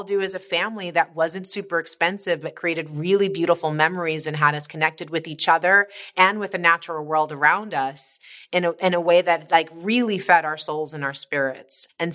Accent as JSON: {"language": "English", "town": "Brooklyn", "region": "New York", "country": "United States", "tie": "born there", "said": "I was born in Coney Island, Brooklyn."}